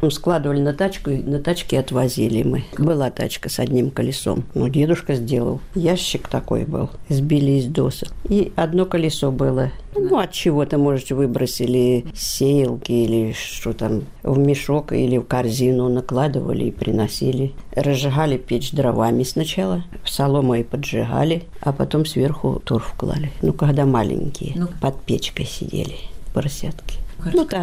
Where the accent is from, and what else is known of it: Milenino, Kursk Oblast, Russia; born or raised there